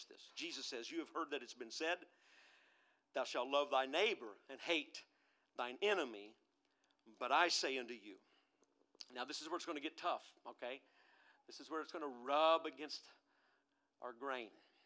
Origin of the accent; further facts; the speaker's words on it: United States; Before I'm an American, I am a Christian.